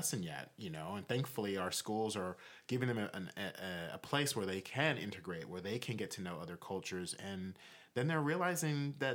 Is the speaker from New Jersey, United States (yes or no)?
no; San Antonio, Texas, United States; But it's a little less bad over here in Texas. And I agree with him because I grew up in San Antonio